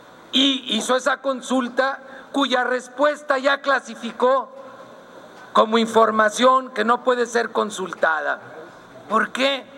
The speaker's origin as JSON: {"language": "Spanish", "town": "León", "region": "Guanajuato", "country": "Mexico", "said": "Soy de León, soy diputado por León, fui presidente municipal de León, pero mi abuela es de Jalostotitlán, mi abuelo es de San Juan de los Lagos, mi esposa es de San Miguel el Alto"}